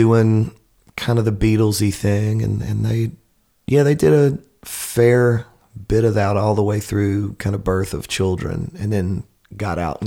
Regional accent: Nashville, Tennessee, United States; wanting to be a musician and growing up in Nashville is you saw the normalcy of it.

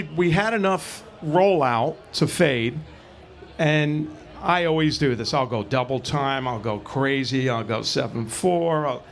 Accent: Brooklyn, New York, United States; Angelo and I grew up in Brooklyn together.

